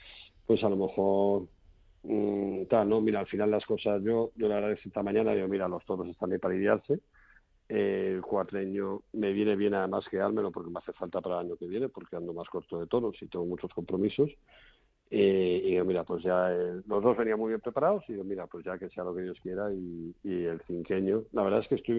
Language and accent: Spanish; Arcos de la Frontera, Andalusia, Spain; El sábado tengo otra corrida de toros en mi tierra, que tú sabes que no es fácil ser perfecta en la tierra de uno, en Arcos de la Frontera